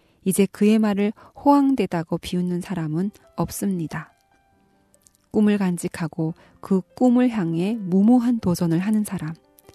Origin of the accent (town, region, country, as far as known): North Korea